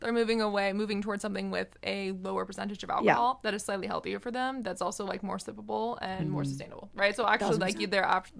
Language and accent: English; California, United States; I mean, I grew up in California, so it's like literally such a California thing.